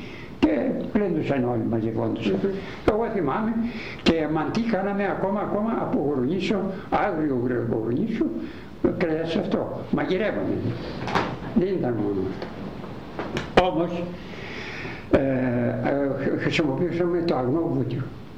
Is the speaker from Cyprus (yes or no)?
no; Asia Minor, Turkey; στην πατρίδα μου γουρούνι δεν ήξεραμε. Σας λέω αυτό. Στην πατρίδα μου εκεί σε ολόκληρη και τη Μικρασία